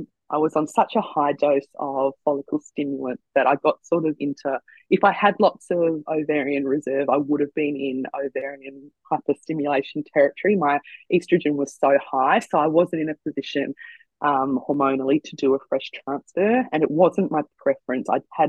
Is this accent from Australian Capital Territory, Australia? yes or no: no; New South Wales, Australia; if I went to Canberra versus doing it in my home state of New South Wales, there's actually no wait on the sperm.